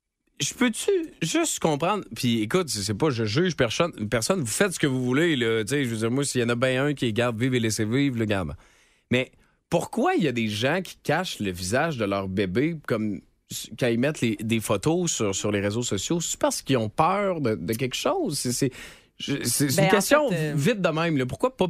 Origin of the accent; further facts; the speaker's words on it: Canada; Je vais vous vanter, mais moi, je suis Canadien. Je suis Canadien